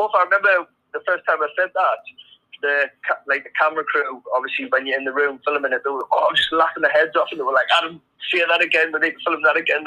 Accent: Sunderland, North East England, United Kingdom; But growing up in Sunderland, it was class.

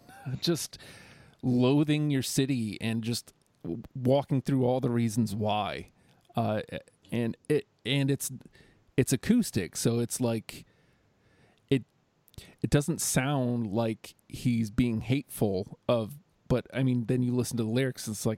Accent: Winnipeg, Manitoba, Canada; I'm from Winnipeg, you idiot.

